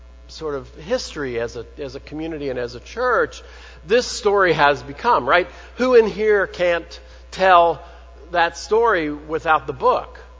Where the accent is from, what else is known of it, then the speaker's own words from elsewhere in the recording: Cincinnati, Ohio, United States; when I was growing up in Cincinnati, I grew up a little Catholic boy